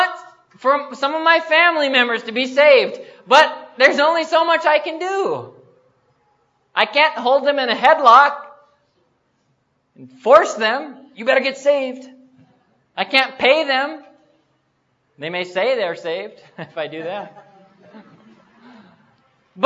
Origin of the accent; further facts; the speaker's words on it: United States; You know, I'm 25 years old. I come from America.